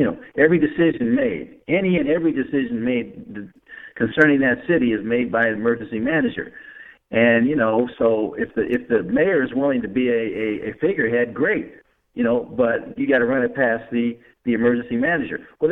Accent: Chicago, Illinois, United States; also born or lived in Los Angeles; I'm originally here from Chicago. Came back to Chicago.

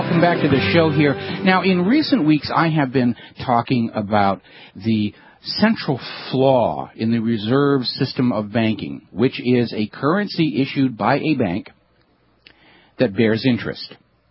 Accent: New England, United States; I grew up in New England.

